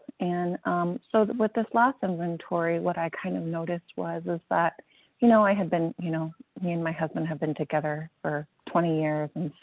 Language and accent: English; San Diego, California, United States; Thank you. … I'm from San Diego, California.